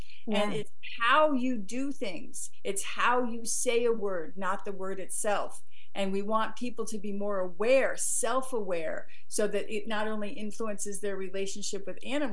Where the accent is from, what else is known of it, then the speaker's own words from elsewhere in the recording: East Coast, United States; I was raised on the East Coast with the hoity-toity highfalutin trainers